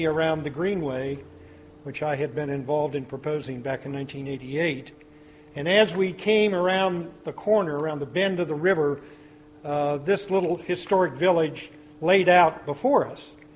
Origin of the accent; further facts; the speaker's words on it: Kansas, United States; And, of course, I like the mill because I'm from Kansas, so it reminded me of home.